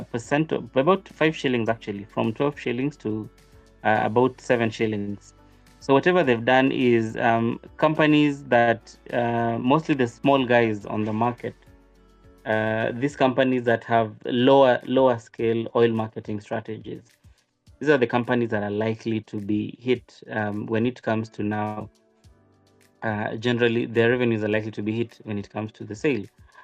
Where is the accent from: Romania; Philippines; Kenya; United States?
Kenya; As a Kenyan, I'm tired of taxes.